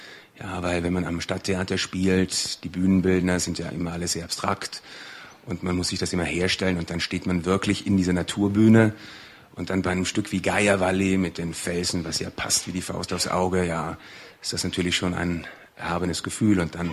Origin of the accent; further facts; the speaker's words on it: Tyrol, Austria; also ich bin Tiroler, wenn man das auch nicht hören mag, aber ich bin es wirklich